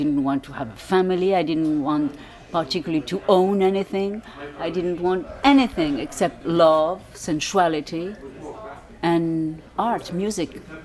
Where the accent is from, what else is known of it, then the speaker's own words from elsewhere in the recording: Connecticut, United States; born there; Well, you know, I was born in the States.